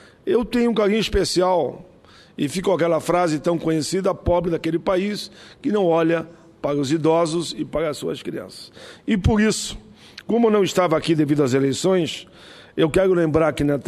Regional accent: Caxias do Sul, Rio Grande do Sul, Brazil; born there; como eu sou muito Caxias, não é porque nasci em Caxias do Sul

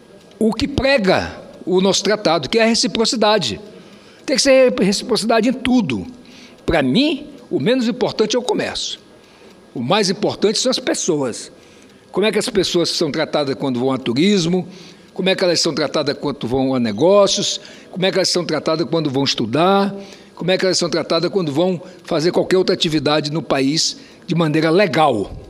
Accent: Brazil; Nem lá no meu estado, que é colado na Venezuela, nem em lugar nenhum do Brasil.

